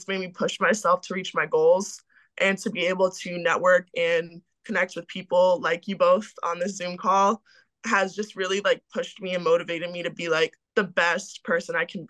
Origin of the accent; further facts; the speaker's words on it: Providence, Rhode Island, United States; also born or lived in New York City, United States; And I'm currently from Providence, Rhode Island, but I also grew up, you know, in and out of New York as well because my dad is from Harlem. So right now I'm in my dorm in New York City